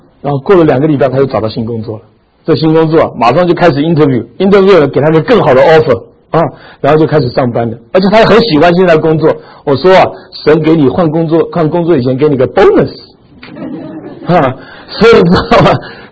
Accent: China; 你知道，特别我们中国人都是打乖乖牌的。

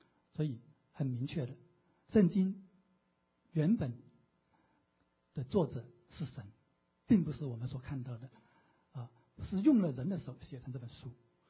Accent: China; 我们从中国来的都对

